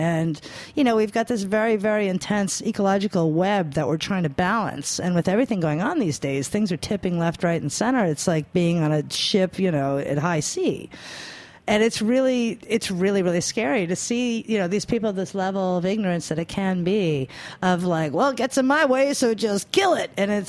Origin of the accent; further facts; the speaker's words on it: New York, United States; It's like, careful, I'm a New Yorker, my friend.